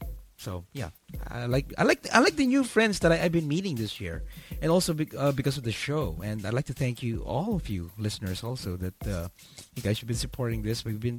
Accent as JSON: {"language": "English", "country": "Guatemala", "said": "Yeah, I'm from Guatemala."}